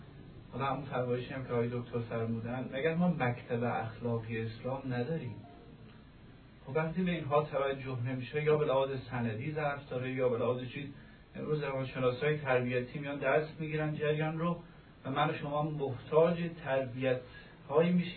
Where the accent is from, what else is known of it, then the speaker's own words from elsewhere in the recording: Yazd, Iran; now in Qom, Iran; از یزد میام، یه 5 سال که آمدم بوم، تا تقریبا 10 سال اول یزد خوندم، تو حوزه یزد بودم.